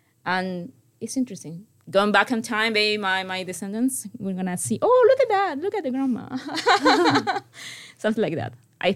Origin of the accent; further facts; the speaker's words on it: Argentina; first language Spanish; English is a second language; And our even our language, Spanish, is Argentinian Spanish. If I talk with other people that speak Spanish, they know that I'm from Argentina. The pronunciation is distinctive, we can say.